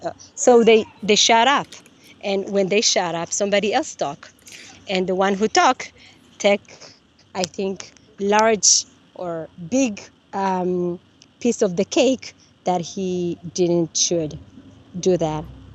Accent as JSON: {"language": "English", "country": "Ethiopia", "tie": "born or raised there", "second_language": "English", "lives_now": "Israel", "said": "I grew up, because I was born in Ethiopia, I grew up with knowledge of, and it's not only knowledge, I was there."}